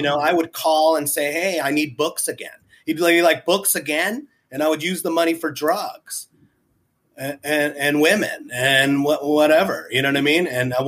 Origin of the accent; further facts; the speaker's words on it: Tacoma, Washington, United States; I did a show in my hometown, Tacoma, Washington, Tacoma Comedy Club.